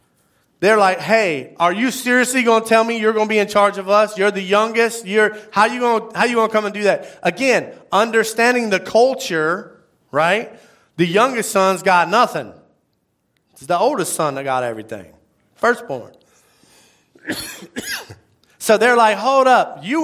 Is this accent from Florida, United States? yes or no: yes; Apopka, Florida, United States; His name's Chad. I grew up with him in Apopka.